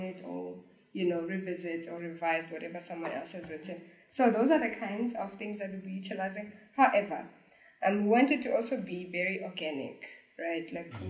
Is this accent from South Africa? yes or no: yes; South Africa; I think because of our stance as South African